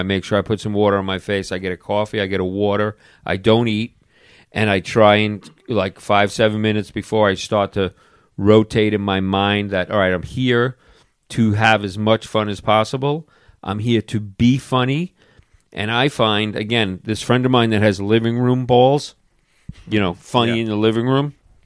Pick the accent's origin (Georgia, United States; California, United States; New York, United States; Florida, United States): New York, United States; I was a New York City cop for 12 years. I was raised in Long Island.